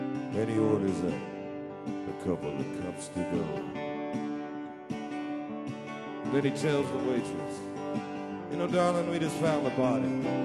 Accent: California, United States; Now, I'm from California, but I know who was the governor and the king of Texas

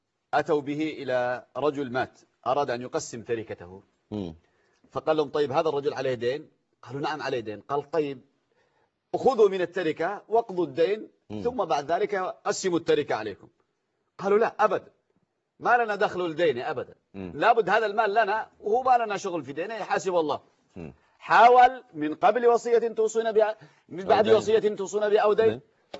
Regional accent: Yemen; الدين قبل الوراثة هذا باللغة اليمنية

